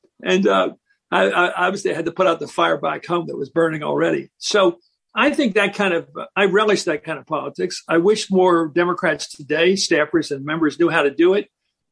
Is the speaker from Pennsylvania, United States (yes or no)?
yes; Philadelphia, Pennsylvania, United States; because in Pennsylvania, where I grew up in Philadelphia